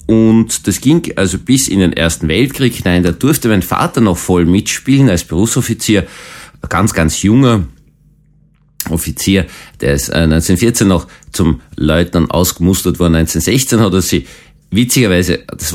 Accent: Vienna, Austria; Meine Lieben, ich bin Wiener. Nein, ich bin echter Wiener. Das hören Sie auch an meiner Sprache, weil Sie es nämlich nicht hören.

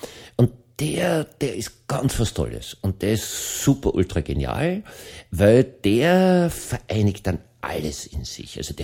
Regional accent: Austria; Als Österreicher verstehe ich das total. Ich weiß nicht, ob ich es einem Deutschen erklären kann.

